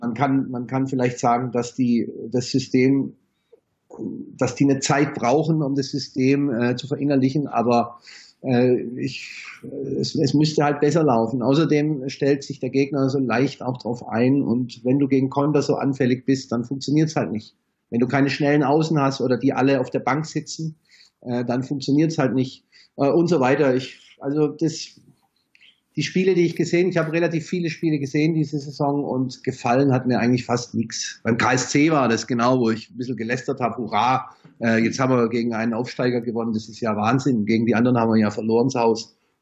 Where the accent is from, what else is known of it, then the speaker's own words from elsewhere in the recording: Stuttgart, Baden-Württemberg, Germany; born there; now in Heidelberg, Germany; Ich bin wohnhaft in Heidelberg, geboren in Stuttgart